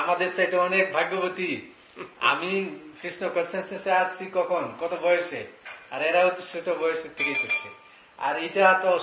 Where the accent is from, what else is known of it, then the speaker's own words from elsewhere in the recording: Mymensingh, Mymensingh Division, Bangladesh; also born or lived in Dhaka; now in Sydney, Australia; আমরা ময়মনসিংহ এর লোক।